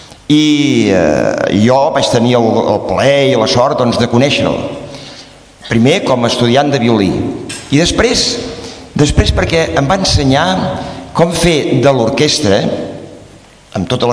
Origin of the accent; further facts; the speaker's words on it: Sant Celoni, Catalonia, Spain; També recordo molt i gratament de la meva infantesa viscuda a Sant Celoni.